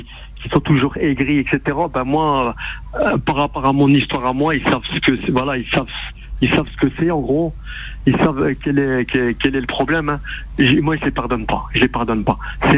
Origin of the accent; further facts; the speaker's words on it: Hauts-de-France, France; accent: Nord accent; moved away; Moi, je suis originaire du Nord.